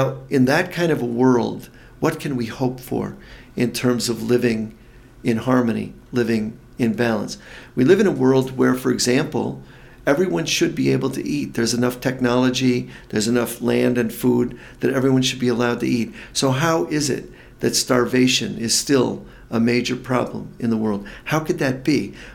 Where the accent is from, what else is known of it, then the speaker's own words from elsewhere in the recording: United States; And we as American citizens should know that and resist it.